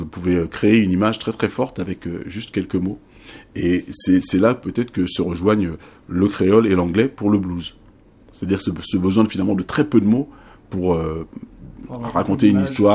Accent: France; j'ai grandi effectivement en France, mais dans une famille guadeloupéenne où ça parlait créole tout le temps. Moi, je suis le dernier de la famille, donc mes parents, ils parlaient créole entre eux, ils parlaient créole à mes frères et sœurs, tout ça.

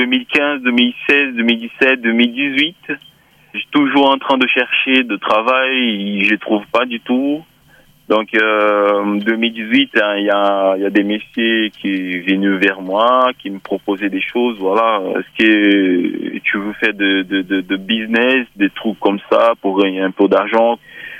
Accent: Brazil; now in France; je suis brésilien, actuellement j'ai 27 ans.

